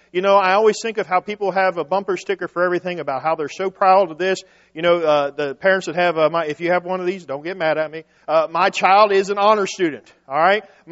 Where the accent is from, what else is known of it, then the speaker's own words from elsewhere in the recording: West Virginia, United States; I'm from West Virginia, and that's just one of those things.